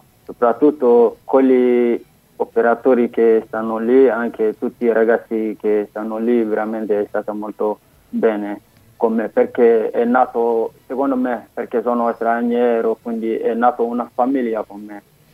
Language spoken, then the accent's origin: Italian; Mali; sempre come avete detto, dal Mali.